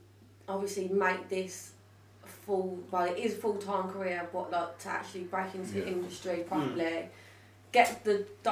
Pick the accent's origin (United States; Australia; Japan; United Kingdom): United Kingdom; Birmingham, West Midlands; accent: Birmingham; But everyone's like, oh, you've got a really strong Birmingham accent. I'm like, but that's because I'm from Birmingham.